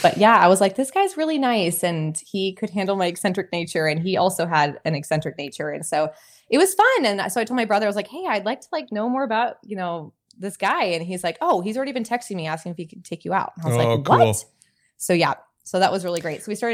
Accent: California, United States; Like, I wanted to be a little bit, you know, I'm from California.

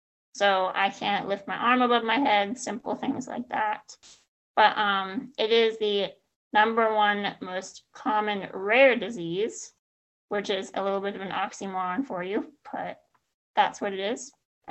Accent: Phoenix, Arizona, United States; I'm also from Phoenix, Arizona

